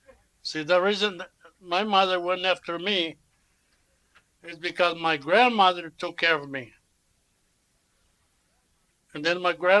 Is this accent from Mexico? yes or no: yes; Ciudad Juárez, Chihuahua, Mexico; now in Redlands, United States; Well, when we first came in 1925, we came from Juarez to there used to be a depot on San Timoteo Canyon, but it's gone now.